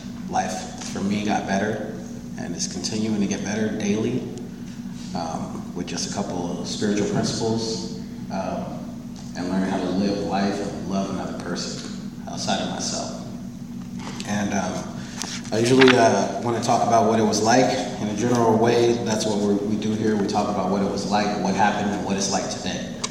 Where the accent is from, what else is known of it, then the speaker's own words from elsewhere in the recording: Baton Rouge, Louisiana, United States; And grew up in Louisiana. I was born and raised there in Baton Rouge.